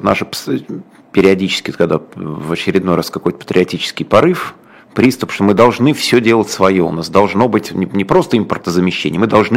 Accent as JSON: {"language": "Russian", "region": "Moscow", "country": "Russia", "said": "как москвич, собственно"}